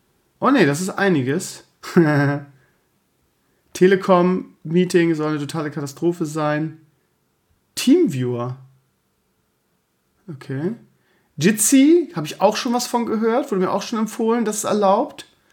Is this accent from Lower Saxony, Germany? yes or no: no; Schleswig-Holstein, Germany; also bei uns in Schleswig-Holstein wären 3 Wochen davon sowieso Osterferien gewesen.